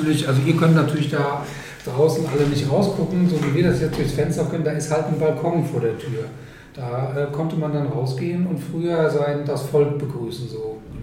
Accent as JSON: {"language": "German", "town": "Cologne", "region": "North Rhine-Westphalia", "country": "Germany", "said": "ich war mal Sportstudent in Köln und bin auch eine echte Kölsche Jung."}